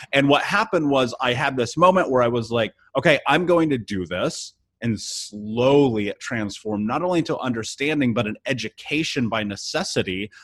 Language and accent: English; Indianapolis, Indiana, United States; I grew up in the Midwest, Indianapolis.